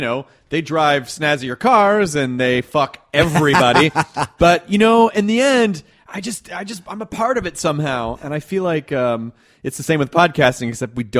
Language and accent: English; Memphis, Tennessee, United States; also born or lived in Kentucky; I grew up in the South. I was born in Kentucky and grew up in Memphis, Tennessee, and was always sort of socially outcast.